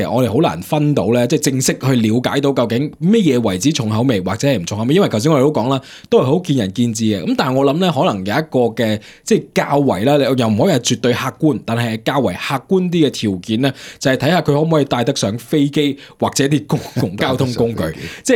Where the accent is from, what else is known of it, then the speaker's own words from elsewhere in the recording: China; 其实都唔使讲话咁远啦，我哋中国人成日都话啦